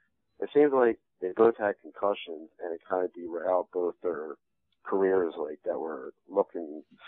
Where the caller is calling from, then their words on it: New Jersey, United States; from New Jersey.